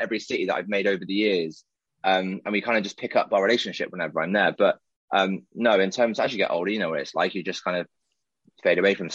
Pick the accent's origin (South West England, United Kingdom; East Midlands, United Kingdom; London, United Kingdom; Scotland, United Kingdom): South West England, United Kingdom; now in Swindon, United Kingdom; I'm from Cornwall, and I moved to a place called Swindon, which is near Bristol, just to be near the airport.